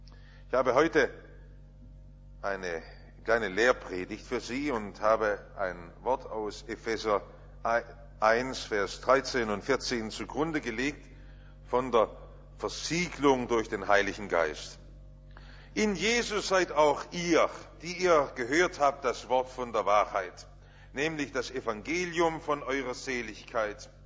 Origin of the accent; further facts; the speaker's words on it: Stuttgart, Baden-Württemberg, Germany; Wir waren Kinder, wir sind ja im Stuttgarter Westen aufgewachsen